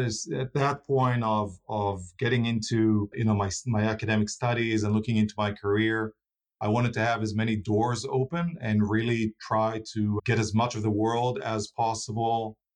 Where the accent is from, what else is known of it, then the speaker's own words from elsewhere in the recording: Tel Aviv, Tel Aviv District, Israel; Tel Aviv, fantastic city to grow in. The naive 80s and 90s